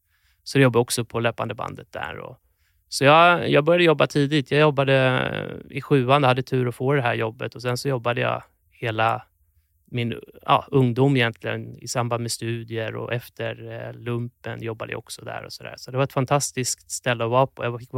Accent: Ekerö, Stockholm County, Sweden; also born or lived in Åkersberga; jag spenderade mina första år i Åkersberga faktiskt. Och sen så flyttade vi till Ekerö när jag skulle börja i andra klass. Men där är jag uppväxt med mamma och pappa. Och har en lilla syster också. Det var en fantastisk plats att växa upp. Det är ju en ö väster om Stockholm.

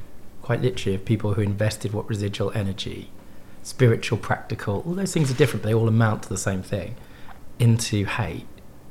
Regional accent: Southgate, London, United Kingdom; But I grew up in Southgate, around the corner from … You know, up the road.

